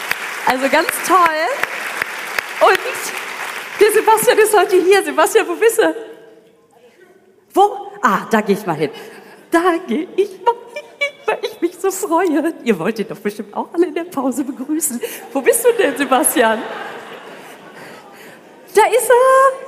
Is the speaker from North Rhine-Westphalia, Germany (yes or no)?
yes; Münster, North Rhine-Westphalia, Germany; Ich komme aus Münster.